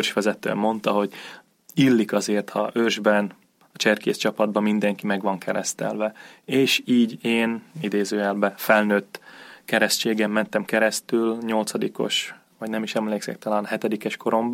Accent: Nové Zámky, Nitra Region, Slovakia; Érsekújvárból származom, 1987-ben születtem

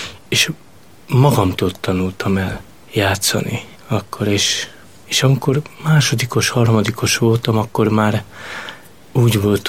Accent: Esztergom, Komárom-Esztergom, Hungary; born there; Esztergomban születtem, egy cigány telepen. Hatan vagyunk testvérek, és az én édesanyukám az nem járt soha iskolába.

